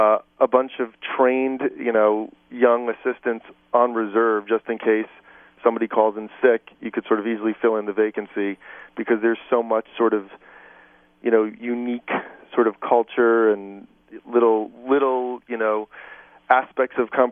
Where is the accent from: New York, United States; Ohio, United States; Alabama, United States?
New York, United States; New York City; I did stand-up in New York City that the summer after I graduated, because that's where I'm from. I'm from New York, and I live in New Jersey.